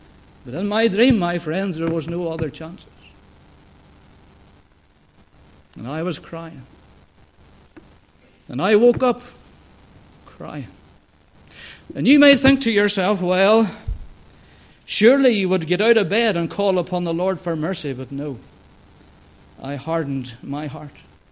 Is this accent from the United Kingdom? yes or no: yes; Moneymore, Northern Ireland, United Kingdom; Well, I was born and reared in Moneymore.